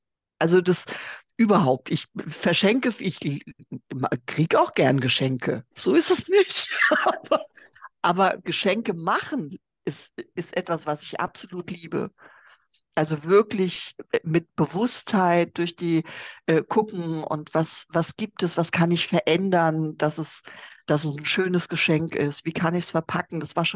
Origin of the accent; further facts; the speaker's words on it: Bensheim, Hesse, Germany; Ich bin in Bensheim zur Schule gegangen, an der Bergstraße.